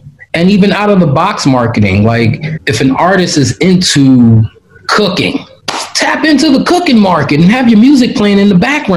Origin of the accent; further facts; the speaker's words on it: Brooklyn, New York, United States; But, yeah, I was born and raised in Coney Island, Brooklyn.